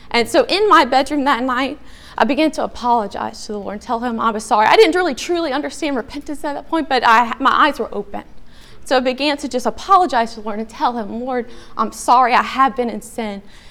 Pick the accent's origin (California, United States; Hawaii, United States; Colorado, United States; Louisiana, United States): Louisiana, United States; Baton Rouge; I grew up in Baton Rouge, in that area.